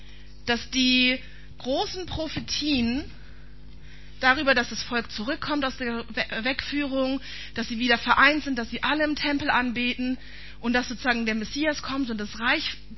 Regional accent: Berlin, Germany; ich bin kein Jahr vor Mauerfall geboren, aber wenigstens bin ich in Berlin aufgewachsen und habe noch was von der Mauer mitbekommen.

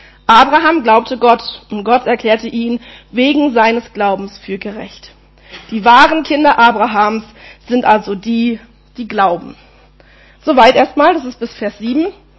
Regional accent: Berlin, Germany; accent: Berlin; die Berliner Schnauze in mir liebt den Spruch nach wie vor.

